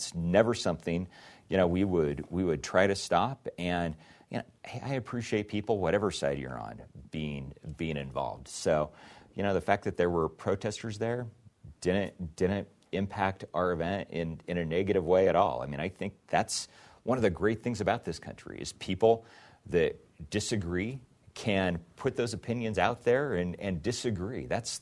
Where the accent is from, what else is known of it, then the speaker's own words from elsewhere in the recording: Elko, Nevada, United States; growing up in Elko, Nevada